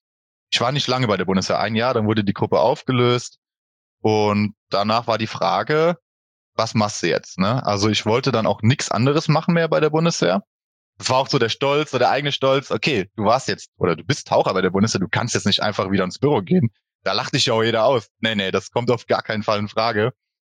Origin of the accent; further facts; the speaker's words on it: Boppard, Rhineland-Palatinate, Germany; Ich bin geboren in Boppard, das liegt im Hunsrück, sage ich einfach mal. Also ich komme aus dem schönen Hunsrück. Wir wohnen in Emmelshausen